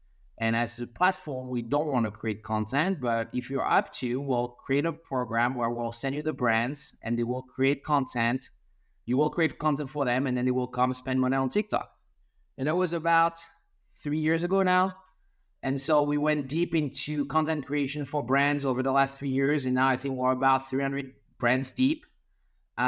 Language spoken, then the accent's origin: English; France; moved away as an adult; now in Los Angeles, United States; I was born and raised in France.